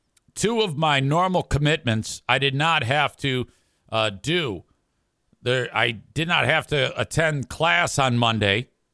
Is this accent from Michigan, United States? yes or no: yes; Detroit, Michigan, United States; When I was growing up, the celebrities in my mind growing up in Detroit were the people on the radio.